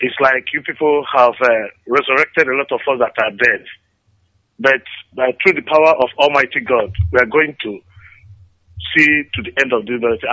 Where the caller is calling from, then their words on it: Onitsha, Anambra, Nigeria; I'm calling from Onitsha.